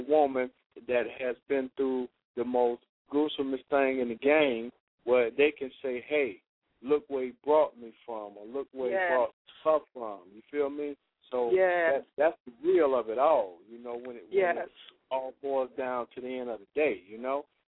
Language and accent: English; Detroit, Michigan, United States; I was raised on the streets of Detroit, too.